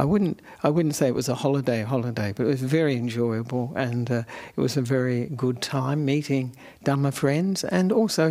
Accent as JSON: {"language": "English", "town": "Perth", "region": "Western Australia", "country": "Australia", "tie": "born there", "also_born_or_lived": "Sri Lanka", "said": "I'm an Australian monk who was born in Perth actually"}